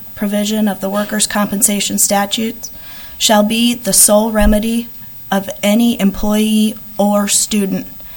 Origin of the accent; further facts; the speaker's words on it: Omaha, Nebraska, United States; I'm from Omaha.